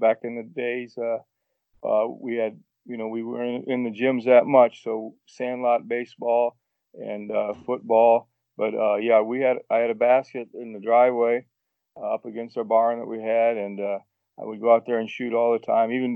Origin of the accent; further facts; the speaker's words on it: Monroeville, Ohio, United States; So in Monroeville, Ohio, real small town near Norwalk and Sandusky, that was my hometown, Monroeville, Ohio.